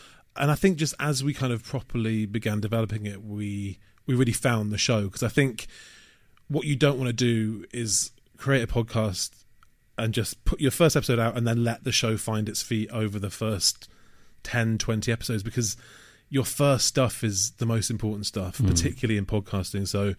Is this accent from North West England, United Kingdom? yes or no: yes; Manchester, North West England, United Kingdom; moved away as an adult; also born or lived in Leeds; now in London, United Kingdom; Leeds and then ditched the north and moved down to London to become a twat. I had a great childhood growing up in Manchester.